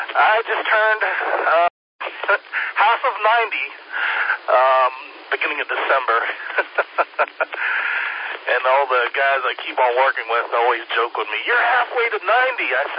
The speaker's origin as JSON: {"language": "English", "town": "Charleston", "region": "South Carolina", "country": "United States", "lives_now": "Greenville, United States", "said": "I'm a transplant from Charleston, working up here in Greenville."}